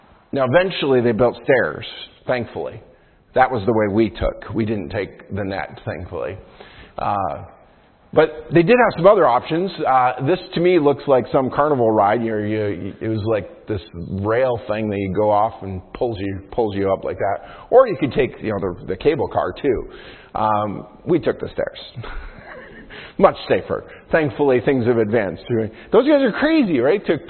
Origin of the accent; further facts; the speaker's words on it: New York, United States; Now, some countries, or even my home state of New York, you can't do that.